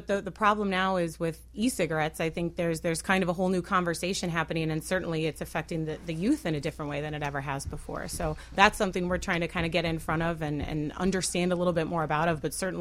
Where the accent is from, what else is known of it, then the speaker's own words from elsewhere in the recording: Normal, Illinois, United States; No, I grew up in Normal, Illinois.